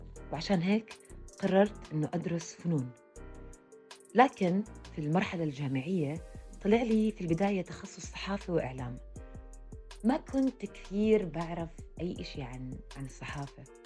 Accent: Jordan; عندنا بالأردن يمكن يكون في رسام ويمكن ما يكون.

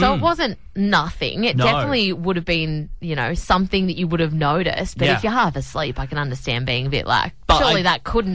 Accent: Newcastle, New South Wales, Australia; And I'm from Newcastle

